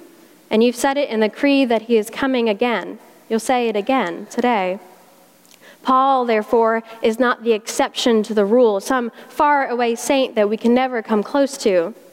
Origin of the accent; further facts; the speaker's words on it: South Carolina, United States; accent: South Carolina; That's Yahweh Tsidkenu in Hebrew with my South Carolina accent.